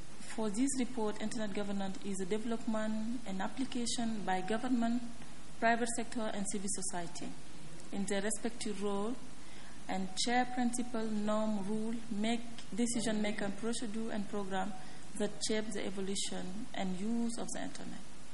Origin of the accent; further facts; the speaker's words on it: Norway; English is a second language; I'm from Norway, the Norwegian regulator.